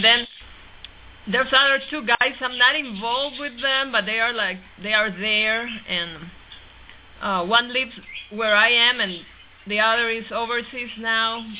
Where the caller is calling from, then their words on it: New Mexico, United States; I'm in New Mexico.